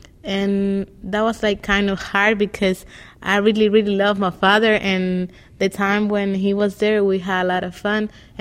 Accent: Dominican Republic; I'm from Dominican Republic, and I am 15 years old.

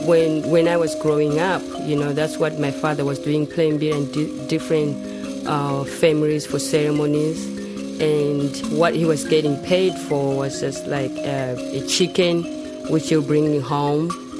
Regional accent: Zimbabwe; now in Auckland, New Zealand; I'm from Zimbabwe, and I live in Auckland.

